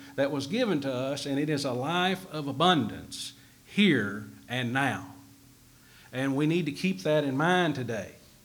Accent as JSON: {"language": "English", "town": "Glen Rose", "region": "Arkansas", "country": "United States", "tie": "born or raised there", "said": "I was raised in Glen Rose, Arkansas, and we live there on a farm that my granddad bought in 1950 and pretty much been there my whole entire life."}